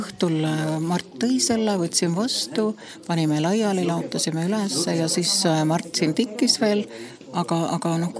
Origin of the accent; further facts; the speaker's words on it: Pärnu, Pärnu County, Estonia; Mul on äärmiselt tihedad tikkimise kogemused, sellepärast, et ma kasvasin Pärnus oma vanaema hoolealal